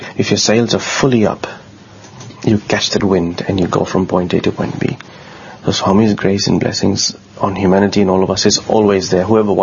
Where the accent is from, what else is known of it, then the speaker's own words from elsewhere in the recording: Fiji; In my home country, Fiji Islands, there are thousands of devotees who never visit a Sai center